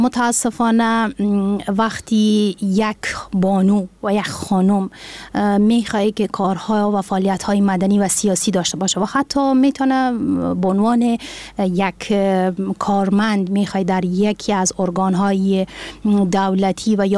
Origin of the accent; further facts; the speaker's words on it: Farah, Afghanistan; خب در ابتدا ما از ولایت فرا هستم